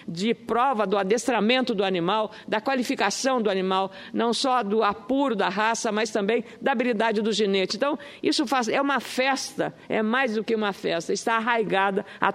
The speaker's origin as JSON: {"language": "Portuguese", "region": "Rio Grande do Sul", "country": "Brazil", "said": "eu fiquei muito honrada como gaúcha receber da Paraíba, tão distante do Rio Grande, essa manifestação"}